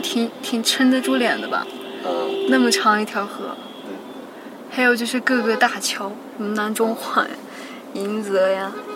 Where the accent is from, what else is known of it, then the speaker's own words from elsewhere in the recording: Shaanxi, China; 我是陕西的。